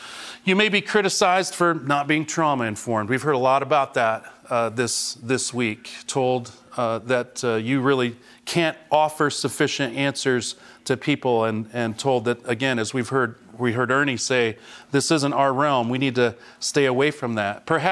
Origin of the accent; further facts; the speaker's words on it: Washington, United States; I tell people I'm from Washington, and they say, oh, it rains up there a lot. No, it rains in Seattle. It doesn't rain in eastern Washington.